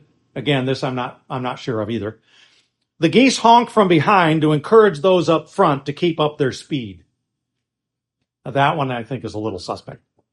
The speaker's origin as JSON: {"language": "English", "region": "Pennsylvania", "country": "United States", "tie": "born or raised there", "said": "Where I was born and raised in Northeast Pennsylvania, they would come out of Canada, and they would go by, and at times they would think clouds were going across."}